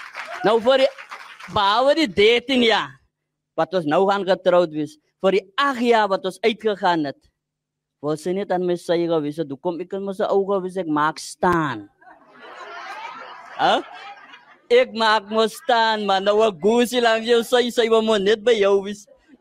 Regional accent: Cape Town, Western Cape, South Africa; born there; ek is gebore in die Kaap. En ek weet nie, ek was, om eerlijk te wees, ek was nog nooit in Joburg.

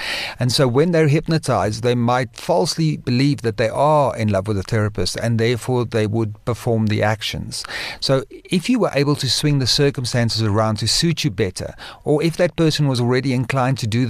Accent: Johannesburg, Gauteng, South Africa; I born bred Joburg. I'm a Joburger of heart.

